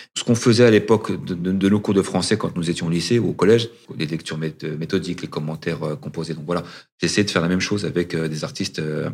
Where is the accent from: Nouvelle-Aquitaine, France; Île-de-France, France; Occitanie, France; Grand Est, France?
Grand Est, France; French is a second language; je n'ai pas d'accent, parce que je suis originaire des Vosges, de l'Est de la France.